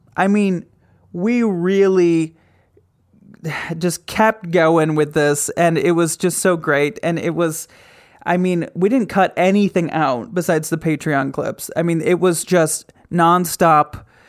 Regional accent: Grand Rapids, Michigan, United States; Jordan is from my hometown of Grand Rapids, Michigan.

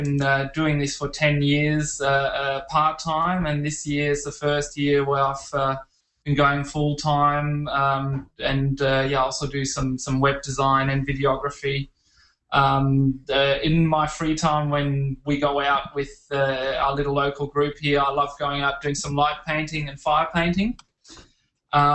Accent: Sydney, New South Wales, Australia; I'm a photographer from Sydney, Australia.

